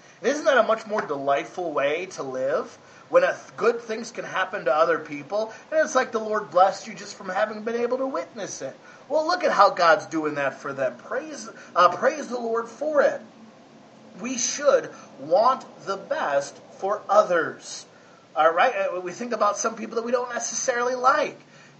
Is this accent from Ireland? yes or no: no; United States; Because I'm an American, I got freedom of speech, I can do that.